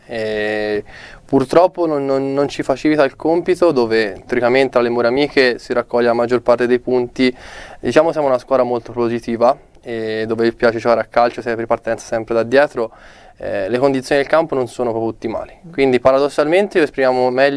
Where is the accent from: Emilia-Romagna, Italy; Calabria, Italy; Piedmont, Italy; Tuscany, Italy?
Tuscany, Italy; Pistoia; vengo da Pistoia